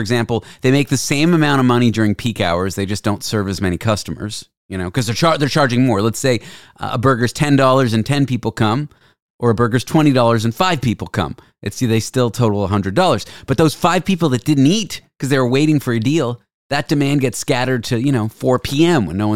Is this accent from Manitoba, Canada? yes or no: no; Toronto, Ontario, Canada; I grew up in Toronto